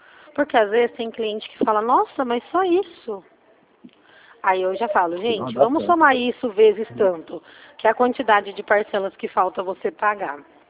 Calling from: Presidente Prudente, São Paulo, Brazil

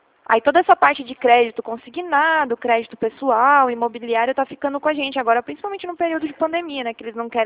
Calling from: Atibaia, São Paulo, Brazil; Eu sou da Poupacred, eu falo daqui de Atibaia

